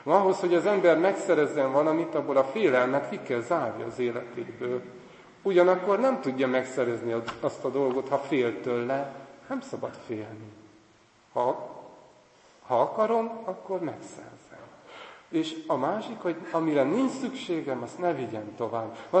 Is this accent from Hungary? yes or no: no; Transylvania, Romania; Erdélyből származom én is, mint a Sándor atya is